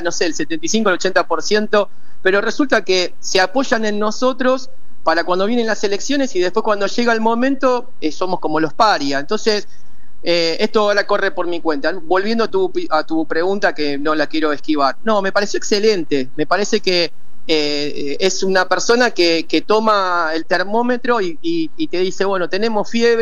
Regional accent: Argentina; yo soy muy argentino, muy, muy argentino.

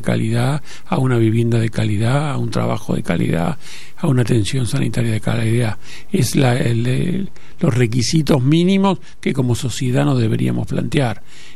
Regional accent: Argentina; Nosotros, un país tan rico como la Argentina, no podemos tener millones de argentinos que no tengan vivienda

